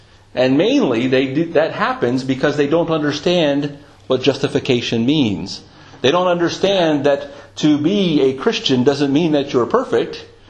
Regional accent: United States; now in United Kingdom; It is an interesting thing, being an American, coming to England, and, as many would say, learning the language properly.

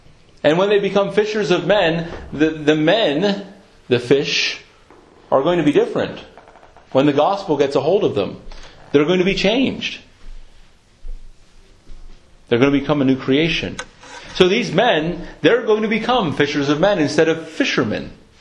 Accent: United States; Especially as an American, it's hard because we don't want somebody ruling over us.

